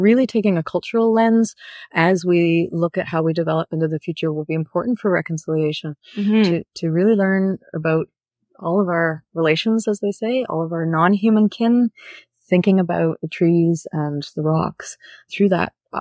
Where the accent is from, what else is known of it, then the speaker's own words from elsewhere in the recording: Waterloo, Ontario, Canada; also born or lived in Ottawa; I was born in Ottawa and then we moved when I was seven to Waterloo. So I grew up in Kitchener-Waterloo.